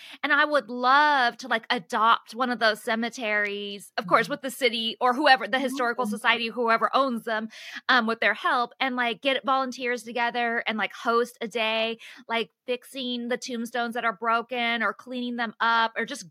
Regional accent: California, United States; I'm from Northern California.

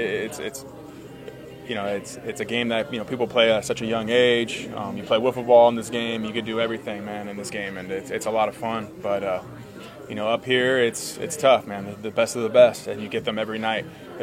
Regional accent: California, United States; I'm from Orange County, California.

